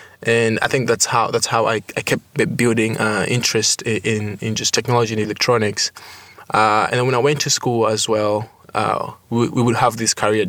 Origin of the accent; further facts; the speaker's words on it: Zambia; I'm currently a second year at Whitman College. I'm a computer science major and I come from Zambia.